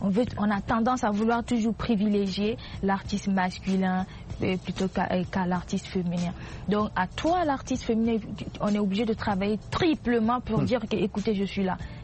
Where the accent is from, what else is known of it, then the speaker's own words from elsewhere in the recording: Sinkassé, Togo; also born or lived in Burkina Faso / Ghana; bon, moi j'ai grandi à Saint-Cancé. Saint-Cancé, c'est une frontière entre le Togo, le Burkina et le Ghana.